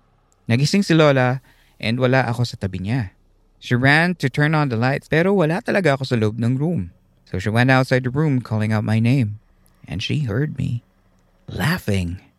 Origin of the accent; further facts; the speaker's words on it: Eastern Visayas, Philippines; Si Tatay nung kabataan niya ay isang mangangaso at magsasaka dito sa amin sa Southern Leyte.